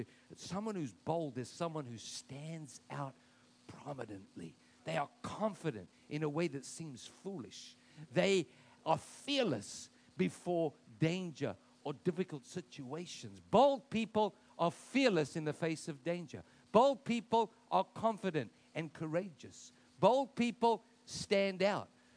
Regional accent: South Africa; Well, let me tell you, man, I grew up in South Africa.

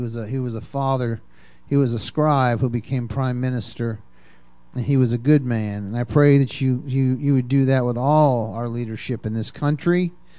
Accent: Massachusetts, United States; I come from Massachusetts, and I've been to Martha's Vineyard 100 times

